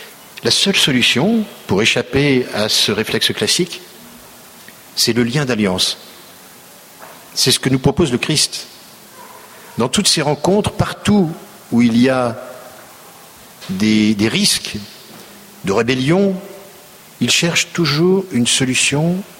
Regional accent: Auvergne-Rhône-Alpes, France; je viens de Haute-Savoie

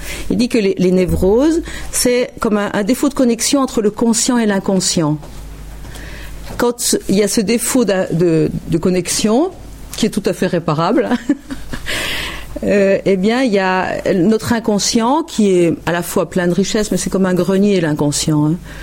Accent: Lisieux, Normandy, France; moi, je viens de Lisieux

